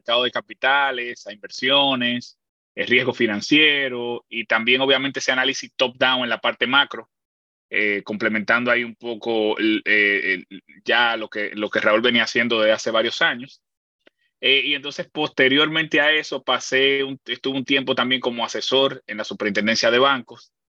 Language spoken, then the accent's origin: Spanish; Puerto Rico; also born or lived in Santo Domingo, Dominican Republic; now in Dominican Republic; yo soy dominicano, nací aquí en Santo Domingo, en la década de los 80. En la década de los 90 me fui con mi familia a vivir en Puerto Rico. Me crié en Puerto Rico y en el año 2000 regresé al país.